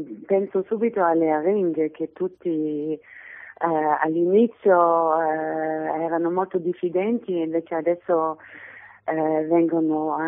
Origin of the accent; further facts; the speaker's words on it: Solingen, North Rhine-Westphalia, Germany; Italian is a second language; Siamo tutte e due della stessa regione, che è Nordrhein-Westfalen, però io sono di una piccola città che si chiama Solingen, che è famosa per i coltelli che si fanno lì